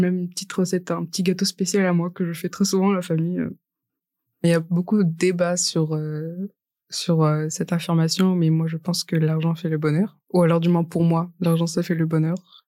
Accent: Quimper, Brittany, France; now in Rennes, France; Je viens de Quimper, qui est à 2h30 de Rennes en train.

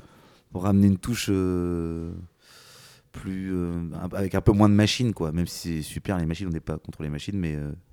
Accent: Caen, Normandy, France; C'est entre Rennes et nous, on est de Caen.

